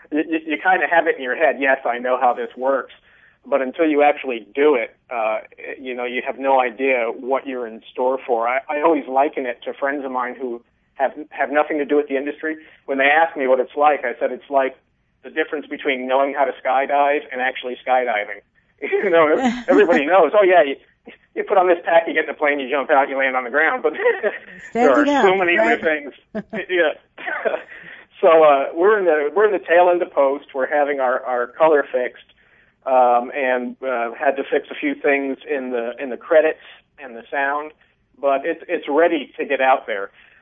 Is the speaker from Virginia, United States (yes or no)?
yes; Virginia, United States; I grew up I actually finished high school in Virginia. I was born in Virginia, moved out here, like I said, 25 years ago